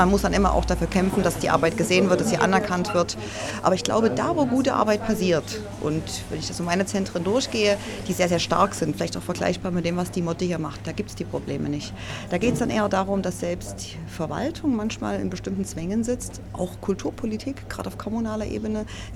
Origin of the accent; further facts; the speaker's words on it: Saxony, Germany; Jetzt fragen Sie mich und ich komme aus Sachsen. Wir haben ein anderes Verständnis.